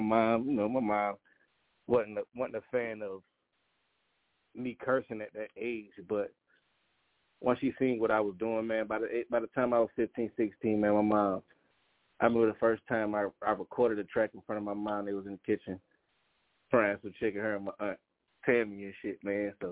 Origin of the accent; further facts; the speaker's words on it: Savannah, Georgia, United States; You know, I've been around. I grew up in Savannah, Georgia, of course, born and raised.